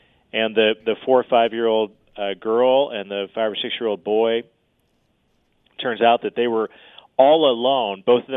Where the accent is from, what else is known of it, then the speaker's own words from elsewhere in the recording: Indiana, United States; there is a benefit to growing up in Indiana and knowing how to drive on in the snow.